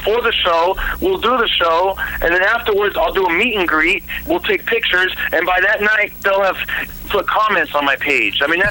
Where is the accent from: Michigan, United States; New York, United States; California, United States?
California, United States; Fresno; I grew up in Fresno, California. I grew up in a predominantly neighborhood.